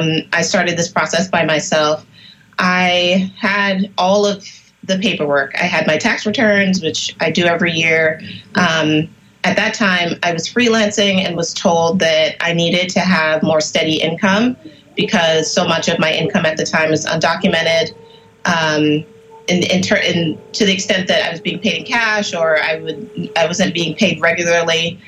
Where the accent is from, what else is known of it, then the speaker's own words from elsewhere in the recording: Brooklyn, New York, United States; now in Philadelphia, United States; I started my home ownership journey in 2016, soon after I moved to Philadelphia from Brooklyn, where I was born and raised.